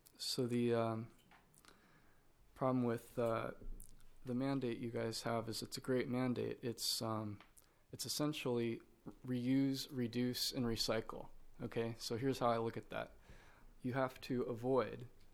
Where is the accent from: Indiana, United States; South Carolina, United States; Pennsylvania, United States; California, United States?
California, United States; I'm from the Little Lake Valley, and that's Mendocino County.